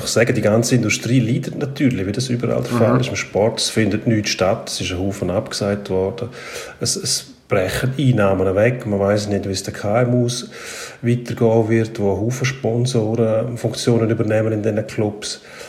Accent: Switzerland

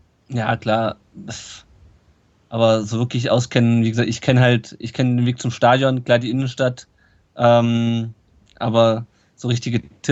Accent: Kassel, Hesse, Germany; now in Stuttgart, Germany; ich komme auch ursprünglich nicht aus Stuttgart, das kommt ja auch hinzu. Ich komme ursprünglich aus Kassel. Ich bin also sogar noch näher an den VfB herangezogen im Laufe der Zeit.

